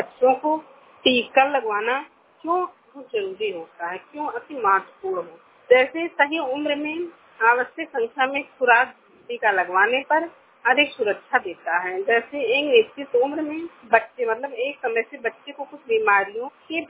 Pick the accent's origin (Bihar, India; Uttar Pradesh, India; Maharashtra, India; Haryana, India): Uttar Pradesh, India; मैं बस्ती जिले से हूँ। मेरा उम्र 20 साल है।